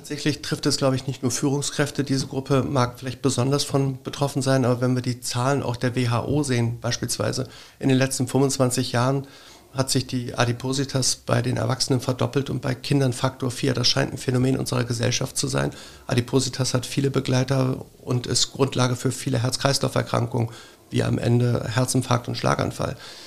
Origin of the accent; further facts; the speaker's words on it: Bremen, Germany; born there; Ich bin gebürtiger Bremer. Meine Eltern kamen aus Griechenland.